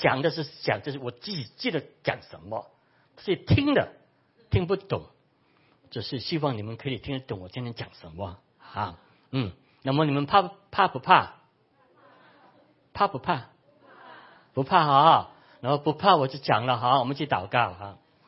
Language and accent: Chinese; Hong Kong; Chinese is a second language; also born or lived in Canada; now in Taiwan; 我现在还是学习讲这一个国语啊，就是我是在香港出生，香港长大，那么后来就是移民去加拿大，那么就是没有好好的去学我们的中文这一个国语。那么现在来到台湾之后